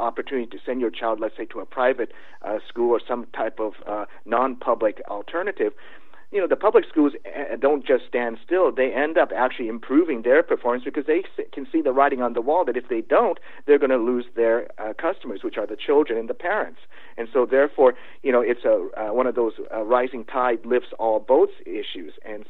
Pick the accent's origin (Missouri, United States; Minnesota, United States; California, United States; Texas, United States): California, United States; using my home state of California as an example, we're supposed to have so-called accountability control programs here in our state